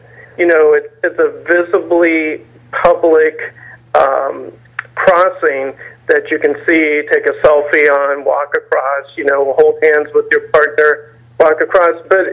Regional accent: Kansas, United States; I'm originally from Kansas, so I understand that utopia message very well.

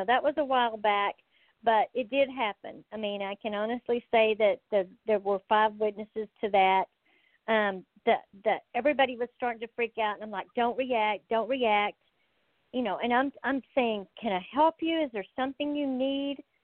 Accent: Texas, United States; Of course, you can tell I'm from Texas, so I love to chat and talk.

